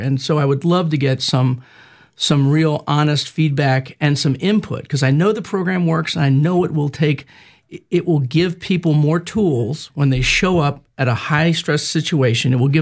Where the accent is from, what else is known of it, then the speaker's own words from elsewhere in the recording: Washington, District of Columbia, United States; I grew up in Washington, D.C., and I had lots and lots of CEOs who were friends.